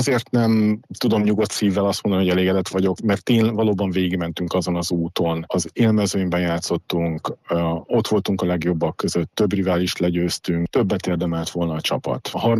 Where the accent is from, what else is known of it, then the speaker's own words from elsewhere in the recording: Paks, Tolna, Hungary; ahol én Pakson nőttem föl, és 5 éves korom óta vagyok az egyesület tagja